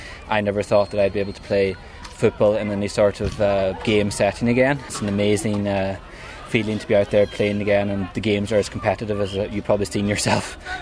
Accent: Ulster, Ireland; now in Dublin, Ireland; I'm originally from Donegal, now living in Dublin

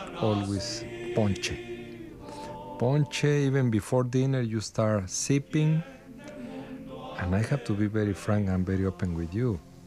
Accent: Guadalajara, Jalisco, Mexico; now in Ireland; I'm from Guadalajara, the second largest city in Mexico that is a bit different.

